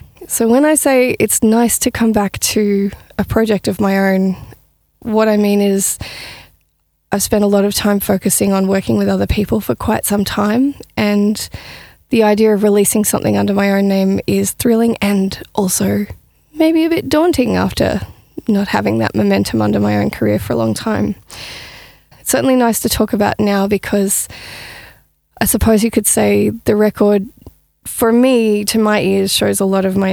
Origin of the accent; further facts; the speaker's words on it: Melbourne, Victoria, Australia; now in Castlemaine, Australia; And of course, I grew up on Wurundjeri country in Melbourne. Aside from that, I have the intense joy and luck to have been brought up in an Anglo and Celtic community who pride themselves on their oral traditions.